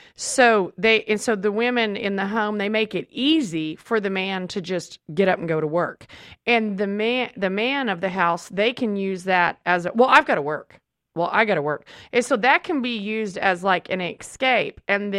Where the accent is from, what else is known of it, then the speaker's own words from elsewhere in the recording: Southern United States, United States; And I first can simply say, well, this is what I was taught. My training was in the truth of the Word of God, and my training being a child of the Bible Belt